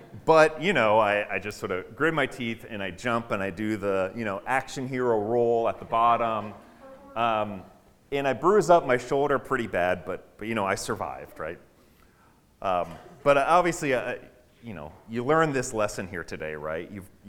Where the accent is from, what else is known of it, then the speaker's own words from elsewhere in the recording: State College, Pennsylvania, United States; Before moving here, we lived in my hometown, State College, Pennsylvania.